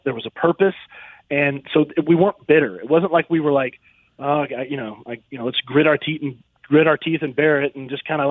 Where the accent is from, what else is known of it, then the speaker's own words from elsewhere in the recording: Oklahoma, United States; You know, we grew up in church, and I mean, for crying out loud, Richard, we're from Oklahoma.